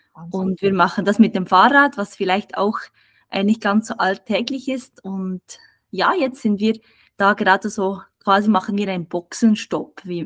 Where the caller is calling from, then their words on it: Straelen, North Rhine-Westphalia, Germany; Aus Strehlen, das ist so ein kleines Dorf an der holländischen Grenze